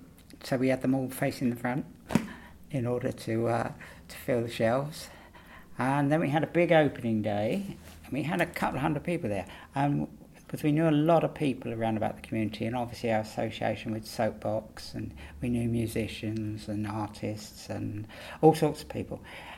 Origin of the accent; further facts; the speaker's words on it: Castle Donington, East Midlands, United Kingdom; born there; Right, 30th of the 7th, 1943, and I was born in Castle Donington in, I think it's in Leicestershire, but it might be in Derbyshire. I'm not too sure.